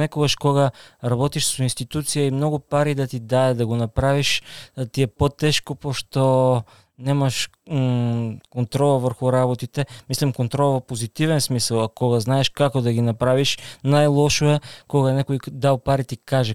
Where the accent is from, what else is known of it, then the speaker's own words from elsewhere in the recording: Mihaylovgrad, Montana Province, Bulgaria; Тоа беше во мојот роден град